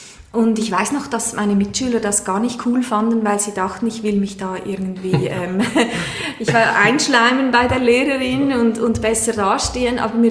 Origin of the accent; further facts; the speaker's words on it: Aargau, Switzerland; now in Chur, Switzerland; 41, wohne in Chur, bin ursprünglich aus dem Kanton Aargau